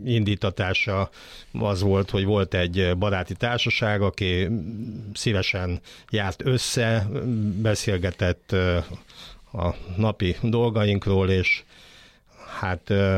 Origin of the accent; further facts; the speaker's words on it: Borsod-Abaúj-Zemplén, Hungary; born there; Badacsonyi lakos vagyok, de régebben borsodi születésű vagyok, távolról csodáltam a Balatont